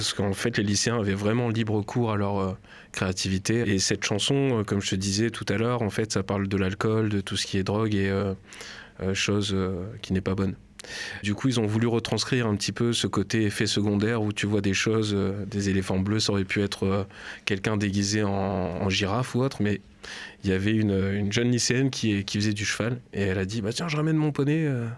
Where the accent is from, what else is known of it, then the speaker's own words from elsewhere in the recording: French Polynesia; parce que je suis natif de Tahiti